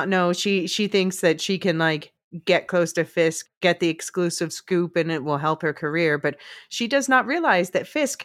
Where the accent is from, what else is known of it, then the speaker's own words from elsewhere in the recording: Philadelphia, Pennsylvania, United States; And this is where I'll remind the dear listener that I'm from Philadelphia originally.